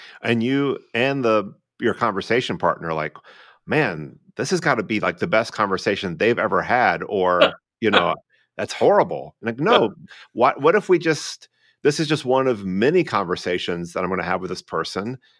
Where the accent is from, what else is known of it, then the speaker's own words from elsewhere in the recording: the South, United States; I grew up in the South where, you know, you shouldn't ask anyone any personal questions